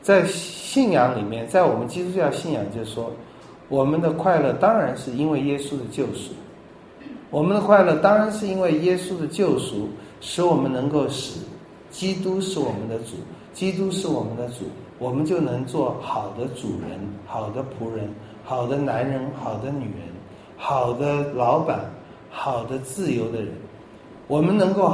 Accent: China; 所以我们中国人有一句很下流的话，妻不如妾，妾不如婢，婢不如妓

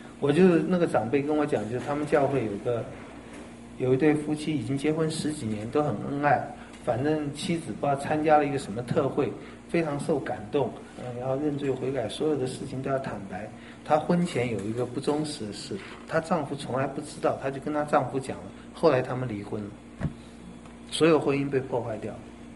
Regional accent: China; 我们中国人最爱面子

